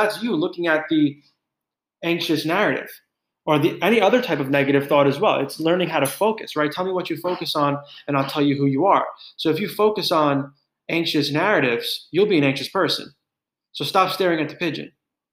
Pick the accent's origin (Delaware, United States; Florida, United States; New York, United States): New York, United States; I'm not sure who's from New York listening to this, but as a New Yorker, as a New Yorker my whole life, my relationship with pigeons is like usually I don't want to get involved, right?